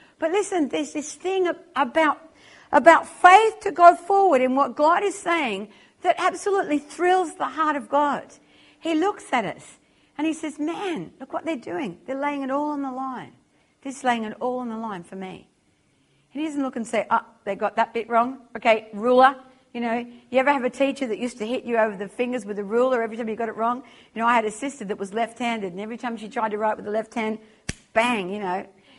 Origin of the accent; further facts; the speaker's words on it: England, United Kingdom; You know, as English people, as a nation, there's that thing in our lives that we call to go forward